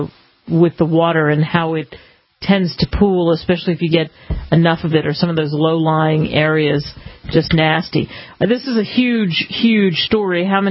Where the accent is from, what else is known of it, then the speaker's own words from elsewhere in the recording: East Coast, United States; Growing up in the East Coast, I know what it's like to, all too well, to go through those situations